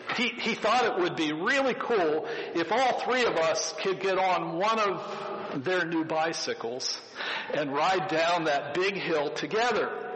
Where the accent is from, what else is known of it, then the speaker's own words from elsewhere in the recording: Carlisle, Pennsylvania, United States; Many of you know that I grew up over in Carlisle, and the neighborhood I grew up in was not far from the Carlisle Fairgrounds, where they have the car shows today.